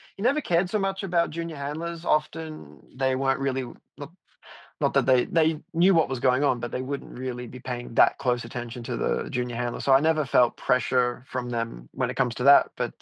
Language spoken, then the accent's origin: English; Australia; someone I grew up showing against in Australia